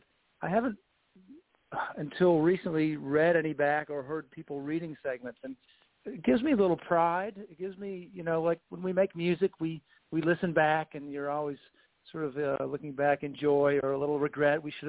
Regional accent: Naperville, Illinois, United States; I get to go to my hometown in the fall of Naperville, Illinois

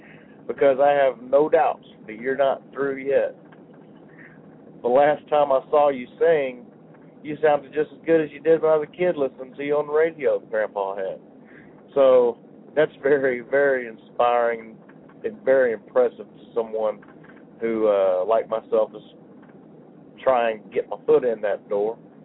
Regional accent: Houston, Texas, United States; now in Missouri, United States; I live in Missouri now, but I'm from Houston, Texas. That's where I was raised.

